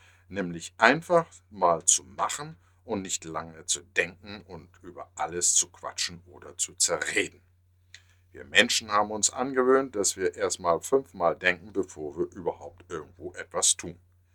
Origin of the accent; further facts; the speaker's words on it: Hamburg, Germany; Ich bin in Hamburg geboren, also so typisch Hamburger Jong.